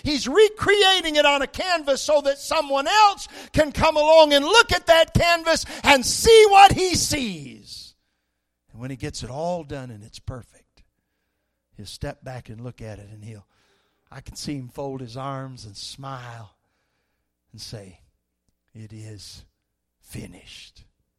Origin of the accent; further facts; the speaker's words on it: England, United Kingdom; and I just don't spend a lot of time with the Greek because I'm English.